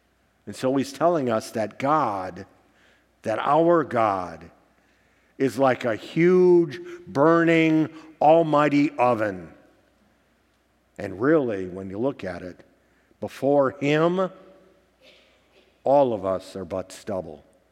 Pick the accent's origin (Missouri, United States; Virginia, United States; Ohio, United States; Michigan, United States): Michigan, United States; I don't have a farm. I grew up just outside of Detroit, so there weren't any farms around.